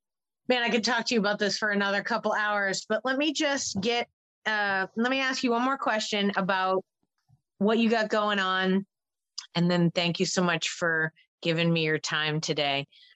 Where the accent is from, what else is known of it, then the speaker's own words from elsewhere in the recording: Northeast, United States; Like I'm from the Northeast of the US and now I live in the Central South.